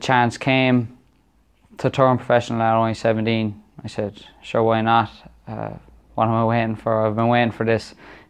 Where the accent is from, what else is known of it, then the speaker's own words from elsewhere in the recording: Cork, Munster, Ireland; I'm 18 years old. I'm from Cork. I'm Ireland's youngest professional boxer.